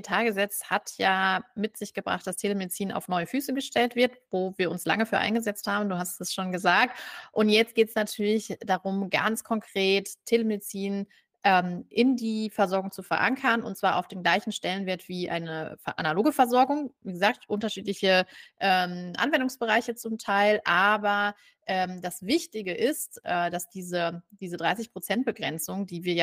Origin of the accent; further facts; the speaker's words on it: North Rhine-Westphalia, Germany; Ich bin ja auch aus NRW, nicht ganz die Dortmund-Ecke